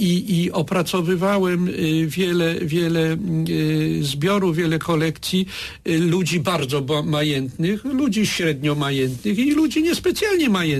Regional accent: Zielona Góra, Lubusz Voivodeship, Poland; ja się urodziłem w Zielonej Górze tuż po czasie, kiedy Zielona Góra stała się polskim miastem

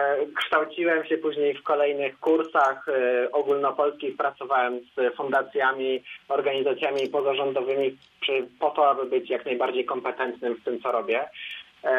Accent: Żagań, Lubusz Voivodeship, Poland; To jest tyle, ile mieszkańców ma moje rodzinne miasto, Żagań.

